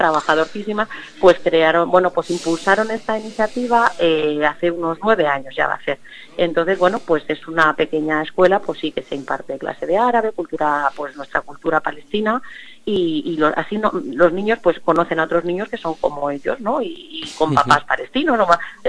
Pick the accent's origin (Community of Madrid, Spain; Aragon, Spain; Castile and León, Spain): Community of Madrid, Spain; algunos vienen a lo mejor de Castilla-La Mancha que pilla cerquita, claro, pero sí, casi todos somos de Madrid.